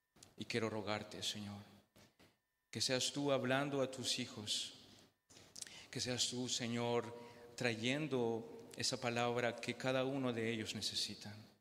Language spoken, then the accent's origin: Spanish; Peru; now in France; Soy de Perú y tal vez haya algún peruano en medio de ustedes, pero vivo en Francia ya hace más de 30 años y algunos dicen que soy más francés que peruano